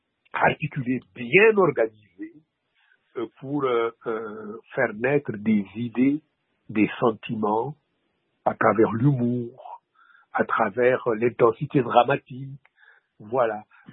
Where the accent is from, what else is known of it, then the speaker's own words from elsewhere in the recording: Senegal; first language Wolof; French is a second language; Mais les Africains, c'est comme ça. On écrit dans sa langue, qui est, dans mon cas, ma langue maternelle, c'est le Wolof, et c'est traduit.